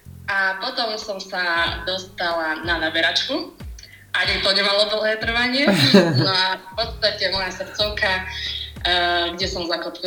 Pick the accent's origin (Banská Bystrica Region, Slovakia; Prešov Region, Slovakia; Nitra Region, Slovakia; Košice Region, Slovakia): Prešov Region, Slovakia; Prešov; lebo ja som z Prešova, z sídliska 3